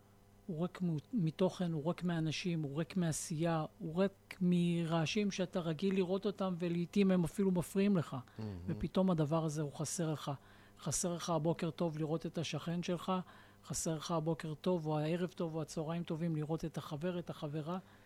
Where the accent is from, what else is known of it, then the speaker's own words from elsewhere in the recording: Kiryat Shmona, Northern District, Israel; קריית שמונה זה עיר מאוד מאוד יקרה לי. זה עיר שאני נולדתי בה, שאני גדלתי בה.